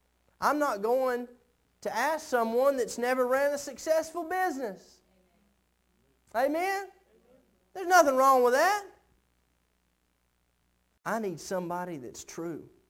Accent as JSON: {"language": "English", "region": "Tennessee", "country": "United States", "said": "He's African American, I'm white. He's from Georgia, I'm from Tennessee."}